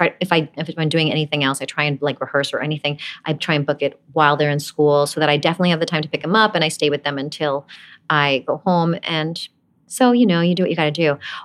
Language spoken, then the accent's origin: English; Brooklyn, New York, United States; accent: Brooklyn; Yes, I had a very strong Brooklyn accent.